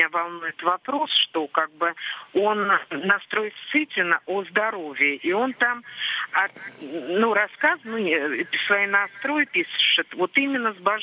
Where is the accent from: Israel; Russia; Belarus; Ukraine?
Russia; Krasnogorsk, Moscow Oblast; Я из Красногорска, Московской области.